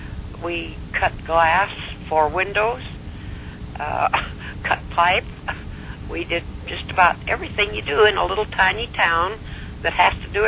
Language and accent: English; Sacramento, California, United States; born there; I was born in Sacramento, California.